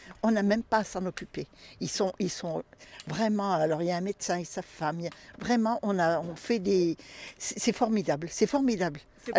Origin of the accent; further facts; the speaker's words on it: Saint-Bonnet, France; born there; moved away as an adult; je suis bénévole. Je suis née à Saint-Bonnet, je suis partie quand je me suis mariée et je suis revenue à la retraite.